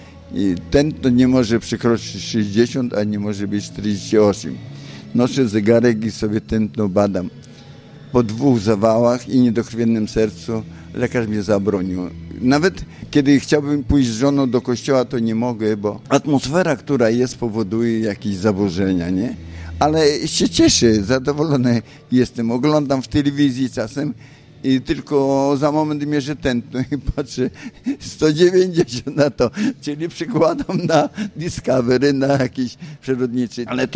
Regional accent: Boryczówka, Ternopil Oblast, Ukraine; now in Poland; 2 maja skończyłem 81 lat. Pochodzę z Boryczówki. Jest to wioska na Podolu, z której pochodzą sami swoje kargule.

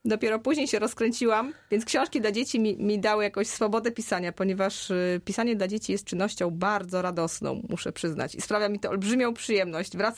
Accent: Zbrosławice, Silesian Voivodeship, Poland; also born or lived in Katowice; urodziłam się w Katowicach na Śląsku. Aha. Tak, jestem Ślązaczką, ale mieszkałam większość życia właśnie w tym ośrodku jeździeckim w Zbrosławicach, koło Tarnowskich Gór, pięknej miejscowości, gdzie chodziłam do szkoły podstawowej.

